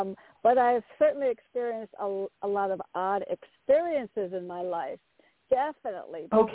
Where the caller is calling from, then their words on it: Connecticut, United States; from Connecticut.